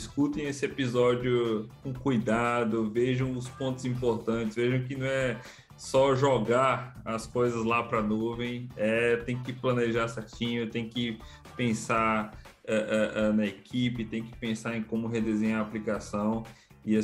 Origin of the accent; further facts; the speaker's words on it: Northeast Region, Brazil; eu vou tomar a liberdade de falar assim que ambos somos lá do Nordeste